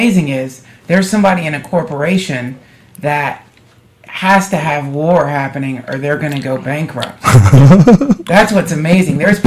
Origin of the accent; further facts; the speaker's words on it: the South, United States; but I was raised in the South, man.